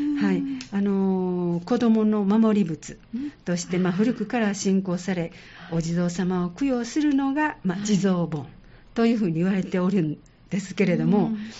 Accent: Hyogo, Japan; で私の実家の近くはね、うん、いわゆる火山院から播州清水寺の巡礼道がそば通ってるんです ね、

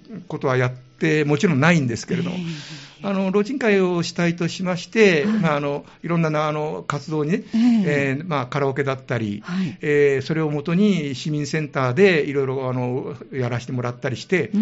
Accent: Tokyo, Japan; 私は東京育ちなもんでね、

